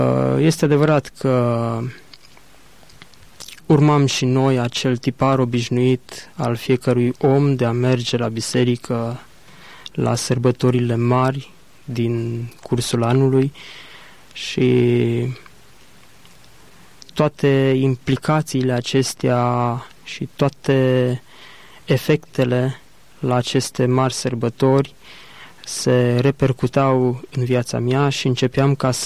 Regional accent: Zalău, Sălaj County, Romania; m-am născut în 1975 într-o familie din Zalău, dintr-un cartier apropiat de Zalău, Ortelec

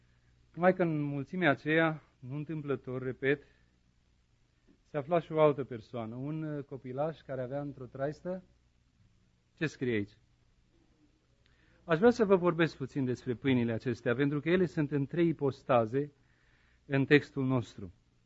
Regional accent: Moldavia, Romania; Eu vin din Bărăgan și din Moldova, unde oamenii sunt mai sărați.

